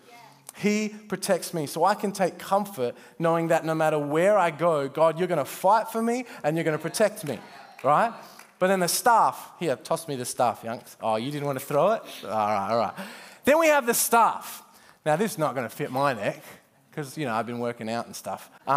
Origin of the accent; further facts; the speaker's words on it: Perth, Western Australia, Australia; also born or lived in Cambodia; we grew up here in Perth. And for those of you that don't know, my wife and I, we spent just under 6 years in Cambodia.